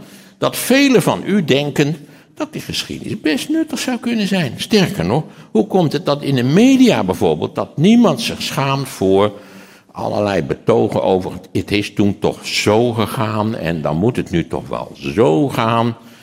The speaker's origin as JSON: {"language": "Dutch", "country": "Netherlands", "said": "En niets vermoedend kom je daar om de bocht als Nederlander, en dan staat hij daar."}